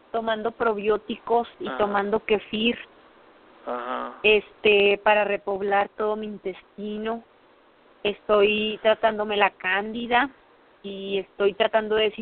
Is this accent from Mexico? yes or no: yes; Chihuahua, Mexico; born there; Yo nací el 10 de diciembre de 1988 en un pueblito escondido en la sierra y aquí en Chihuahua, ¿no? Entonces, donde yo nací, yo no nací en un hospital, nací en casa de mis abuelos.